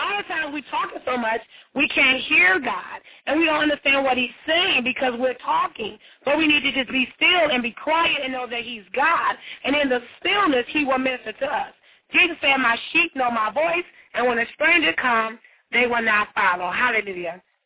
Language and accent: English; St. Joseph, Michigan, United States; I'm just so excited about being back in my hometown, Bethany, Michigan, St. Joseph, Michigan.